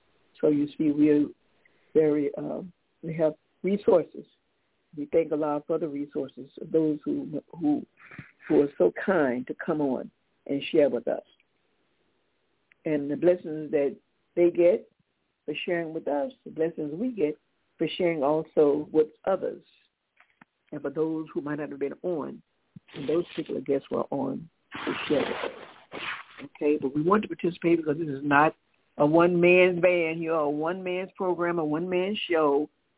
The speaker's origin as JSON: {"language": "English", "town": "Decatur", "region": "Georgia", "country": "United States", "said": "you'll have … we're from Decatur, Georgia."}